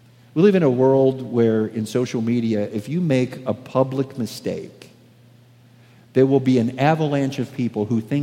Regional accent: Germany; also born or lived in Austin, United States; now in United States; my dad was an Air Force officer, so I did most of my time growing up in Germany and then moved to Austin and then went to the Naval Academy

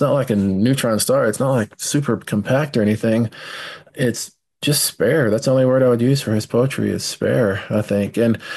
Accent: Texas, United States; I didn't grow up there. I grew up in Texas, so I'll have different things in my writing that I can't ever scrub out

